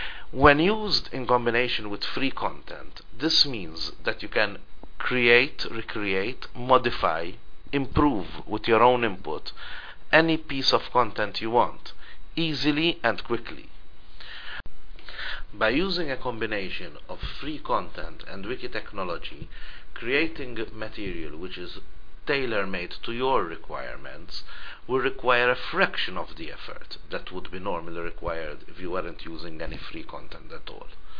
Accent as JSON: {"language": "English", "country": "Malta", "second_language": "English", "said": "I am from Malta."}